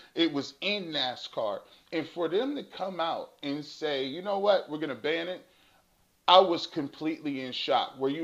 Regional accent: Canton, Ohio, United States; We're from Stark County, and we couldn't be from two different backgrounds as far as the demographic is concerned in Stark County. I'm from the city, you're from the country, and there was a lot of difference.

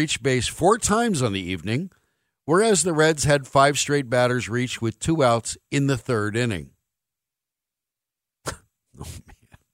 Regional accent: Estonia; English is a second language; now in United States; I'm from Estonia. Even if I'll be on ESPN, nobody will know me, so I will still jump.

